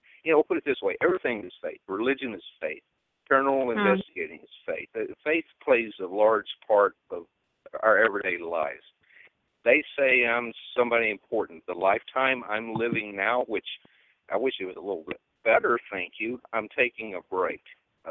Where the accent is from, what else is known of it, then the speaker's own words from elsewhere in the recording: the South, United States; but I come from the South. I've seen that sort of stuff all my life when down there